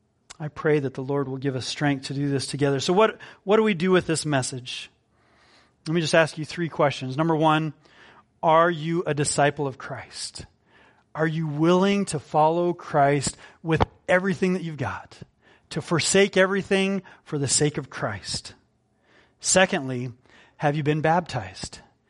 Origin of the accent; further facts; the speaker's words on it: Los Alamos, New Mexico, United States; Look, I grew up in Los Alamos, New Mexico, part of Crossroads Bible Church.